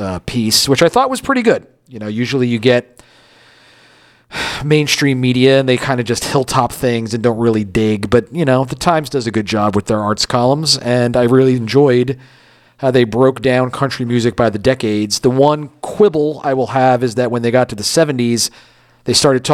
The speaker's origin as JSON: {"language": "English", "region": "Connecticut", "country": "United States", "said": "And then a couple guys out of my home state here in Connecticut."}